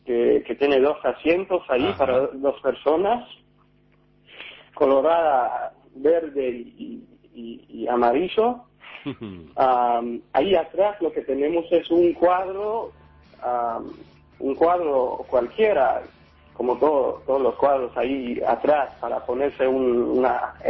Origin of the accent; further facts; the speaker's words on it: England, United Kingdom; como donde venimos nosotros de Inglaterra, en esa época, en esa temporada ahorita, estamos en invierno